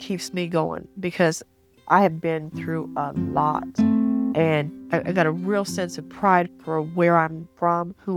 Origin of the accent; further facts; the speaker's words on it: Appalachia, United States; I'm proud, boy. I'm proud to be an Appalachian.